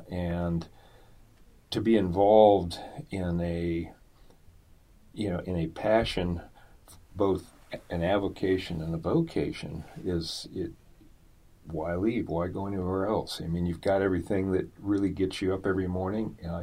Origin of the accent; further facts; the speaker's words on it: Seattle, Washington, United States; Well, I grew up in West Seattle, and at that time there was a lot of what I'm going to call open spaces, lots.